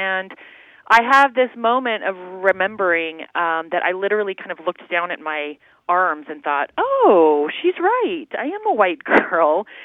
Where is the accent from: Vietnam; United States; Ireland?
United States; Denver, Colorado; So I grew up in Denver, Colorado, at a time when busing was in place to ensure integration of schools.